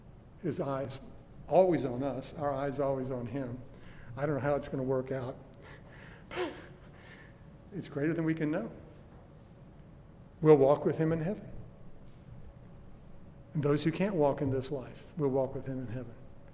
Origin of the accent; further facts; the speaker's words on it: Oklahoma, United States; Now, I'm from Oklahoma. Forgive that if that's a problem for you.